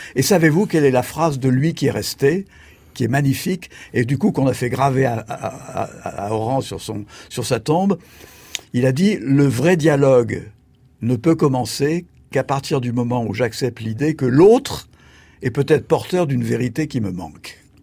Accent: France; Je suis né en 1944. Donc, j'ai eu ma vie d'adolescent, etc., dans les années 60 et 70, où la pensée dominante chez nous, en France

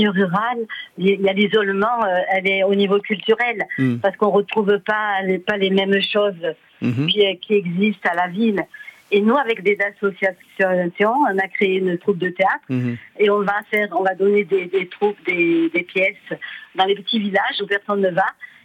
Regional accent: Avignon, Provence-Alpes-Côte d'Azur, France; Moi, je viens d'Avignon, faut pas arriver en conquistador.

